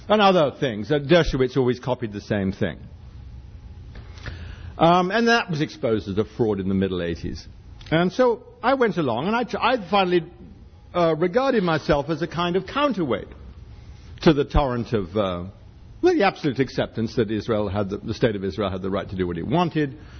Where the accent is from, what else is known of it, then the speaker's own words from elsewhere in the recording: Ireland; Growing up in Ireland, where, you know, there were no Palestinians and no Jews and no black people and just Irish people.